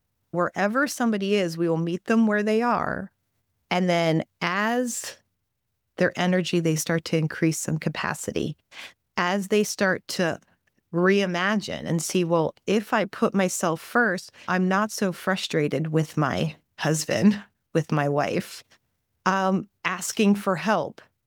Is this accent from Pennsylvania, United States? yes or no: yes; Pittsburgh, Pennsylvania, United States; I'm from Pittsburgh, Pennsylvania. So they had us all there.